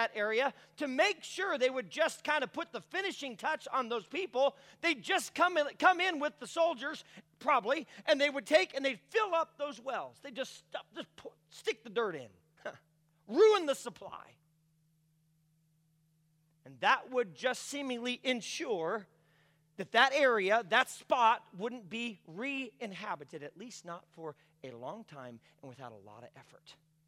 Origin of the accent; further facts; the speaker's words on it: Phoenix, Arizona, United States; I grew up primarily in Phoenix and lived out there till just a few months ago.